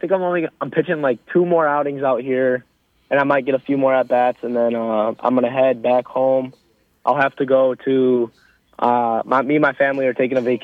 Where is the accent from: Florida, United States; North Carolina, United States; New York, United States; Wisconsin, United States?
Wisconsin, United States; you know, I grew up in Wisconsin, so I'm used to the cold